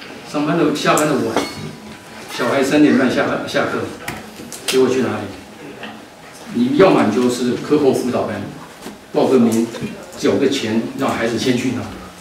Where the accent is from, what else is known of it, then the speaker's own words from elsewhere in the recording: China; 他觉得我们中国人讲欠他一份情，对不对？